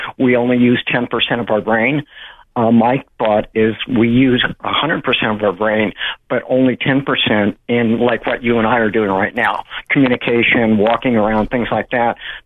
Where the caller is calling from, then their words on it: Santa Cruz, California, United States; from Santa Cruz.